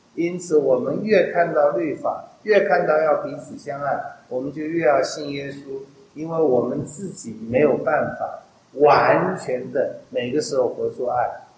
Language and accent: Chinese; China; 这也是我们中国人最难接受的，我们中国人跟法利赛人很像，凡事都是要做给人看